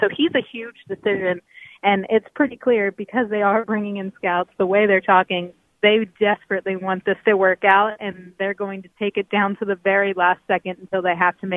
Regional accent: Chambersburg, Pennsylvania, United States; Yeah, South Central Pennsylvania. It's Chambersburg. No one's ever heard of it

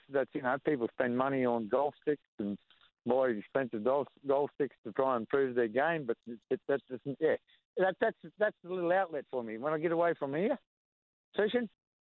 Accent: Bowen, Queensland, Australia; moved away; but I grew up in Bowen and left Bowen in 1982 and went and worked in the mines for 29 years

